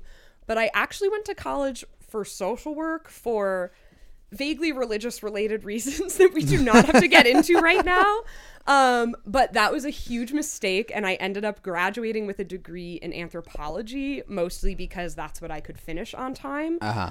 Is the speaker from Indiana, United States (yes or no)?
no; Newburgh, New York, United States; Yeah, I grew up in Newburgh, New York. I graduated from NFA in 2011. I was not actually born in Newburgh. I am not a born on Du Bois Street person, but I did grow up here and graduate from NFA.